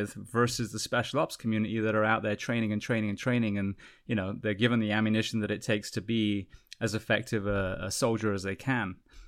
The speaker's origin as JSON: {"language": "English", "town": "Ocala", "region": "Florida", "country": "United States", "tie": "born or raised there", "said": "So they came to actually my hometown, Ocala"}